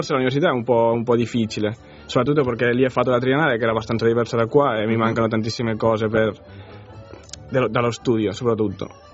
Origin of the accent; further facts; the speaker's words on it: Barcelona, Catalonia, Spain; Italian is a second language; now in Turin, Italy; Io vengo di Barcellona. Ho fatto la triennale lì e ho deciso di trasferirmi qua per fare la magistrale qua a Torino.